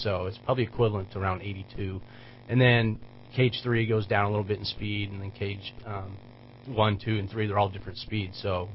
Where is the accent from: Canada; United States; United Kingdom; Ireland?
United States; Reading; I grew up here in Reading.